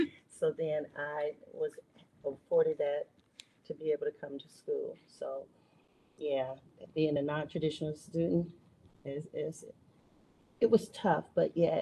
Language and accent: English; Youngstown, Ohio, United States; Youngstown, Ohio.